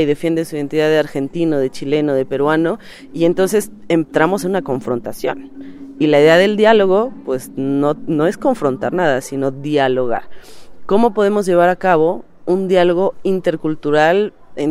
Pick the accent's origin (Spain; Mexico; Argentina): Mexico; Yo vengo de una cultura, no sé, por ejemplo, soy mexicana